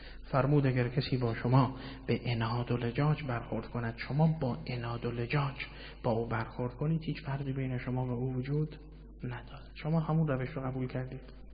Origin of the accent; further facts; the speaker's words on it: Mashhad, Razavi Khorasan, Iran; حالا با لهجه خاص خودشون و شیوایی کلامشون که در لهجه ما مشهدی ها نیست،